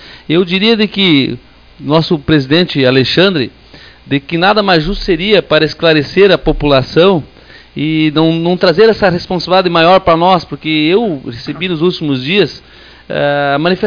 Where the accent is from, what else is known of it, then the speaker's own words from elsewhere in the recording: Rincão Espraiado, Brazil; eu, como vereador que me criei aí na região sul, no Rincão Espraiado